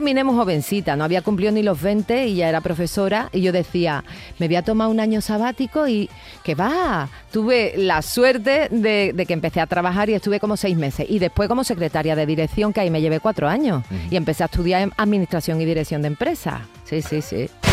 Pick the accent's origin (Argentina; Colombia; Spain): Spain; Andalusia; hago mi speech de soy de Andalucía